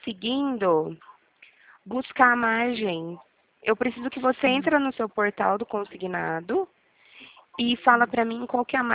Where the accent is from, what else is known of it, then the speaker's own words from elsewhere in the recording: São Paulo, Brazil; Não, nós somos de São Paulo.